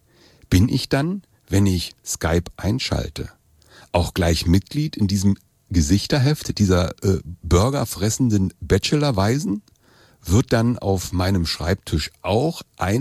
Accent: East Germany, Germany; Ich komme aus dem Osten und da hatte IM nun mal eine andere Bedeutung.

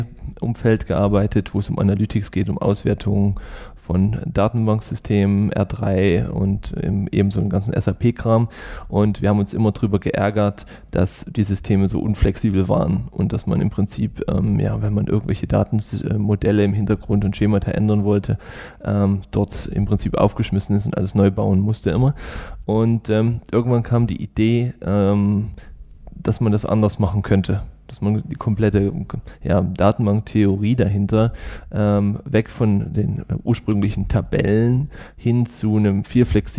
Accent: Thuringia, Germany; Ich komme aus der Nähe von Oberhof, da wo immer Biathlon stattfindet und Skispringen und so. Und also direkt Skifahren von klein auf.

